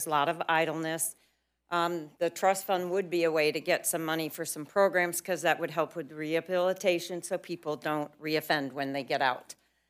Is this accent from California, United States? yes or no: yes; California, United States; I'm from Orange County.